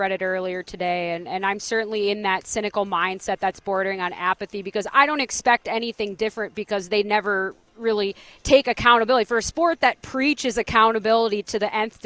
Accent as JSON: {"language": "English", "region": "Minnesota", "country": "United States", "tie": "born or raised there", "said": "It makes people like us that have been around the game for a long time. I grew up playing hockey in Minnesota."}